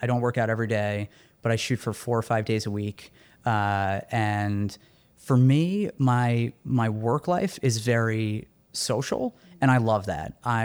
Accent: Brooklyn, New York, United States; And I was born in Brooklyn and I lived in Brooklyn for a lot of years, so it's personally meaningful.

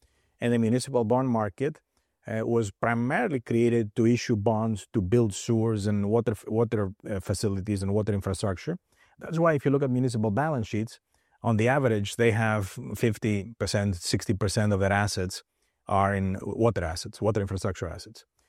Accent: Greece; now in United States; So I'm not from the United States, I'm from Greece originally

